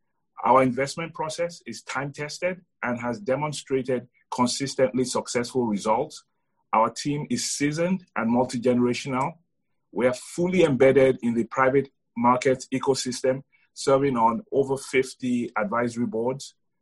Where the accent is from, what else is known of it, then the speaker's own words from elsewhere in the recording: Nigeria; now in Connecticut, United States; I grew up in Nigeria. I have lived in Connecticut now for the better part of the last 30 years.